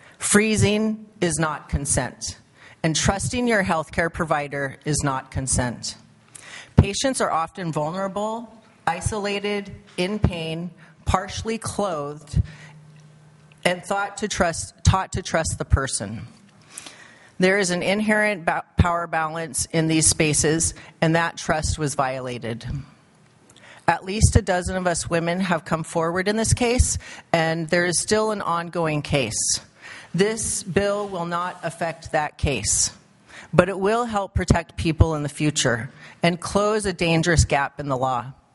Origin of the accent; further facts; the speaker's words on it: Alaska, United States; I was raised here on Occoquan territory, just one block up from the state capitol building.